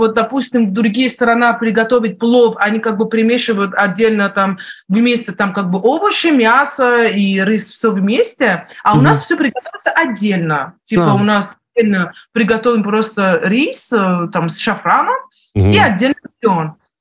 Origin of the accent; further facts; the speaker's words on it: Iran; потому что я же из Ирана, я не могу конкретно сказать